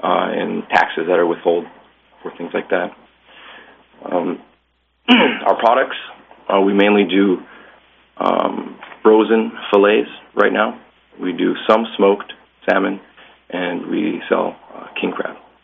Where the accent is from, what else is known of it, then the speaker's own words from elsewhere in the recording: Sand Point, Alaska, United States; I grew up in Sandpoint, Alaska, and fished there my whole life